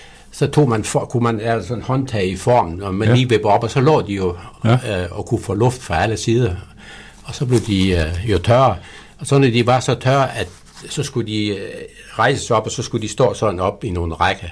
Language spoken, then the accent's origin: Danish; Elsted, North Denmark Region, Denmark; Jeg kommer fra det vestjyske, det vil sige, jeg er det, man kalder Tybo.